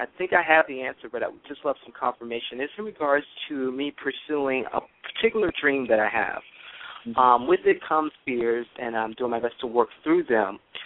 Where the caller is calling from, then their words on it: Florida, United States; I'm calling from Florida.